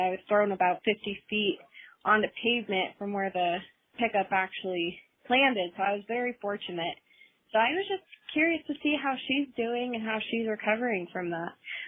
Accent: South Dakota, United States; I'm from South Dakota.

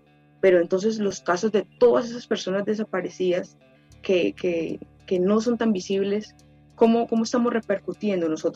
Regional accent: Bucaramanga, Santander, Colombia; Pues yo soy de Bucaramanga, de la ciudad bonita.

